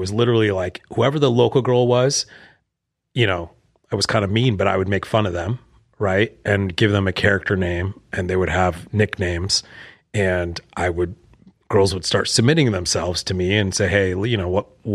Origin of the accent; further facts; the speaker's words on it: California, United States; OC, I'm from Orange County. So I saw the Real Housewives and I was just like, wow, I'm like, these are all my neighbors.